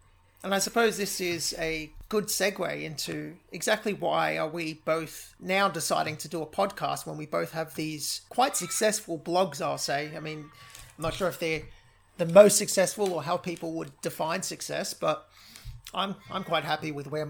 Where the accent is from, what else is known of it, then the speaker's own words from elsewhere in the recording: Sydney, New South Wales, Australia; I come from Sydney, born and raised, so very high cost of living area in Australia.